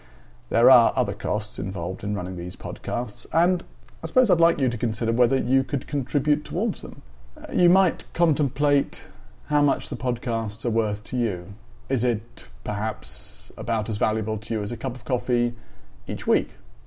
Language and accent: English; United Kingdom; now in London, United Kingdom; I'm British, born and educated. I've travelled a bit. I now live in West London, not far from the Thames